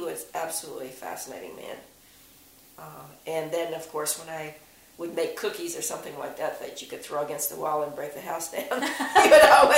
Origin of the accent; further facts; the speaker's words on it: Southern United States, United States; I knew a lot of black people growing up in the South.